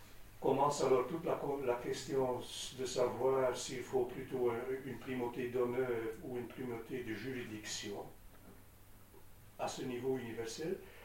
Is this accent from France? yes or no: no; Belgium; Voyons un peu le développement de certains partis politiques chez nous en Belgique